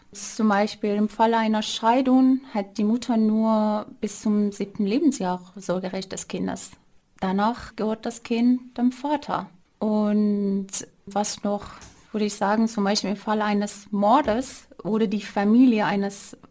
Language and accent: German; Tehran, Tehran Province, Iran; also born or lived in northwestern Iran; Ich bin in der Hauptstadt vom Iran, also in Teheran, aufgewachsen. Geboren bin ich aber in einer kleinen Stadt im Nordwesten des Irans, eine eher kleine konservative Stadt.